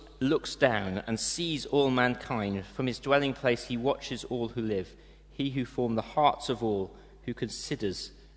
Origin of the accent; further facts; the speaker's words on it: United Kingdom; we're very British.